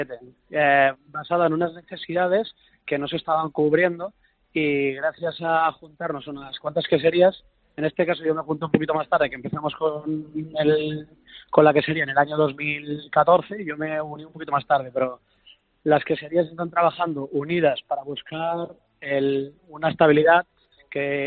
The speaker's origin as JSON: {"language": "Spanish", "town": "Barcelona", "region": "Catalonia", "country": "Spain", "lives_now": "Andalusia, Spain", "said": "Yo soy de Barcelona, soy catalán, sí. Y me vine aquí a Andalucía buscando la leche de cabra"}